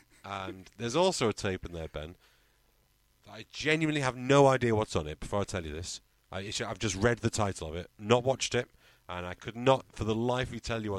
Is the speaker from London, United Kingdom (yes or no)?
yes; London, United Kingdom; I'm half Cockney.